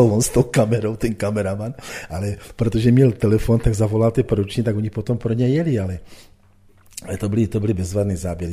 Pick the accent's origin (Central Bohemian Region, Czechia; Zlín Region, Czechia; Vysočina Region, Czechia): Zlín Region, Czechia; Kroměříž; já jsem Hanák, já pocházím z Kroměříže